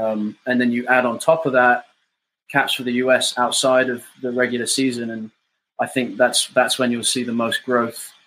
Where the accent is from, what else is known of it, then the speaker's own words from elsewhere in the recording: United States; especially as an American rugby player, you want to be playing high-level competition consistently.